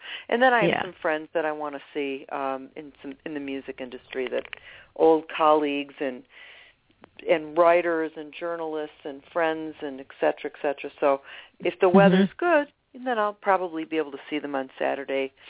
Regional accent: Detroit, Michigan, United States; I am from Detroit, and I'm driving in from Detroit. And I'm actually close enough to Canada, so.

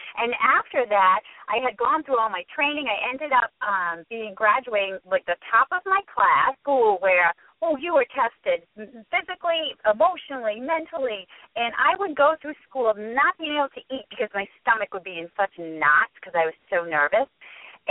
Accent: Rhode Island, United States; I'm from Rhode Island

